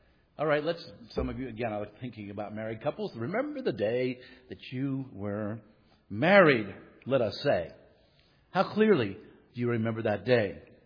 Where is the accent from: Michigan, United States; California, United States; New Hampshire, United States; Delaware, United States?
Delaware, United States; Wilmington; I grew up in near Philadelphia, and we had an old neighborhood, an old row house in Wilmington, Delaware. That's about an hour south of Philadelphia.